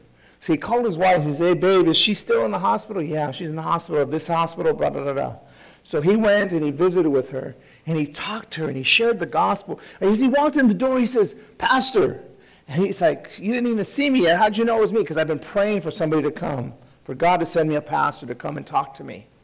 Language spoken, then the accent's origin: English; East Los Angeles, California, United States; You know, I grew up in East L.A., but I don't walk in the projects at night.